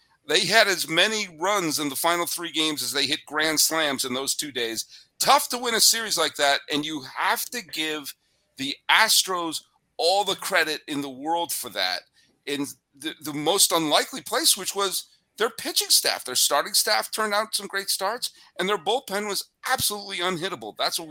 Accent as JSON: {"language": "English", "region": "New England", "country": "United States", "tie": "born or raised there", "said": "Yes, I grew up in New England."}